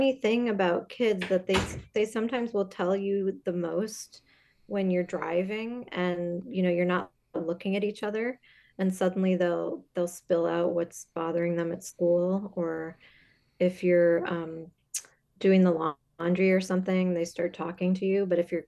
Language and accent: English; Illinois, United States; because you know I'm from Illinois, and it's common in my household just to have a fork.